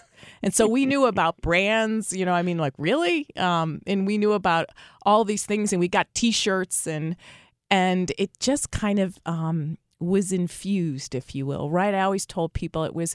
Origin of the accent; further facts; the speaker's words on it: Buffalo, New York, United States; because I didn't grow up in the business. I'm from Buffalo, New York, and I met my husband in college.